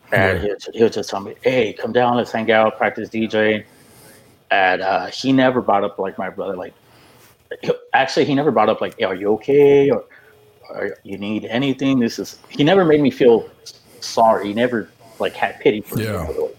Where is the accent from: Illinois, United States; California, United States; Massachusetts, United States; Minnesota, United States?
California, United States; Los Angeles; And I grew up in Boyle Heights in the projects.